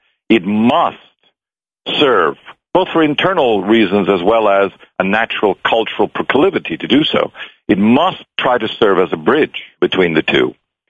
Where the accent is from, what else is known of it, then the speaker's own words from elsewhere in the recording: Italy; English is a second language; now in United States; My father was Russian, and my mother German, and I was raised in Italy, and now I live in the United States.